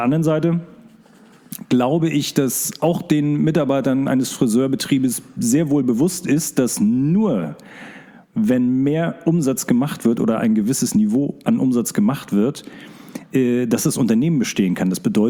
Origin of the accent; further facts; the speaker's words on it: Mecklenburg-Vorpommern, Germany; Ich komme ja aus Mecklenburg-Vorpommern.